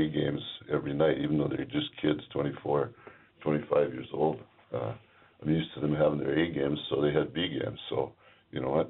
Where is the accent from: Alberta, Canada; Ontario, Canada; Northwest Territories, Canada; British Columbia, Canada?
Alberta, Canada; Yeah, I'm from Alberta. I speak perfect English.